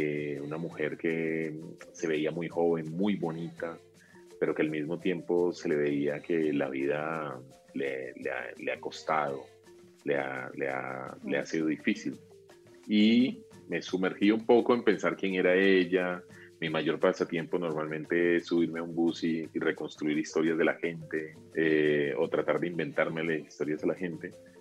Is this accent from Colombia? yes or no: yes; Pacific region, Colombia; Y me fui al Pacífico colombiano, de donde soy oriundo